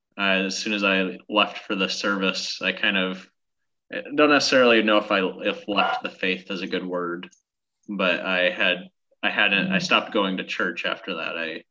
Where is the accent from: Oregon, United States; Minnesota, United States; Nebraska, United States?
Nebraska, United States; So my early life in growing up in Nebraska was tumultuous.